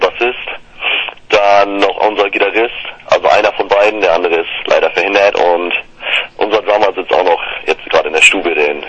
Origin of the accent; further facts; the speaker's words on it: Großenaspe, Schleswig-Holstein, Germany; ich komme aus Großenaspe